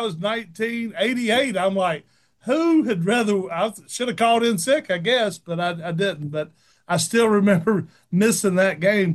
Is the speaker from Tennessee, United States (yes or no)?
yes; Tennessee, United States; So growing up, I grew up in Giles County, which is right on the Alabama border.